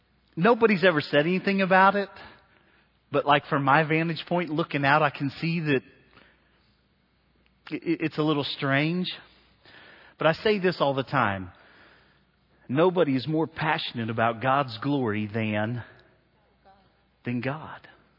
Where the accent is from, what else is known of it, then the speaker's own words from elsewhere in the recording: Morrow, Ohio, United States; And so I grew up in Morrow. The river ran through our little town.